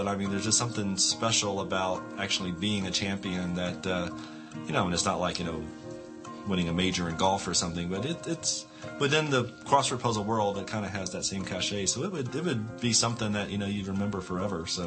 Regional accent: Fort Collins, Colorado, United States; I'm from Fort Collins, Colorado.

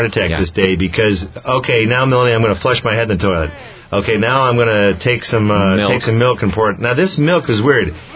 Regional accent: Scotland, United Kingdom; And I'm Scottish.

